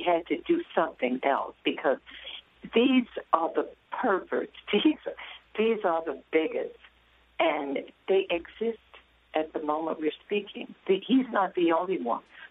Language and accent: English; Selma, Alabama, United States; I was born and raised in Selma, Alabama during the Civil Rights Movement, and it was prevalent in my area